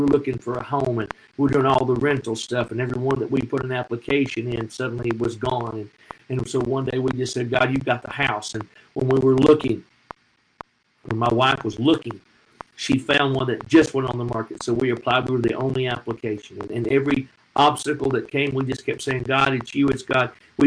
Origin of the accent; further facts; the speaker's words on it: Tennessee, United States; I read a story about … in my home state of Tennessee